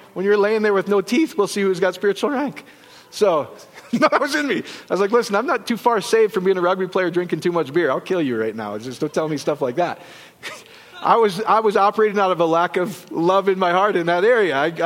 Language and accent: English; Iowa, United States; Because I'm from Iowa, and I don't know what that word is.